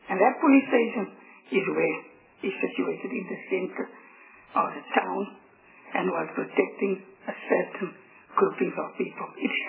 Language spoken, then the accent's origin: English; Beaufort West, Western Cape, South Africa; The second point is, as you all know now, I'm from the Western Cape and I'm from Beaufort West.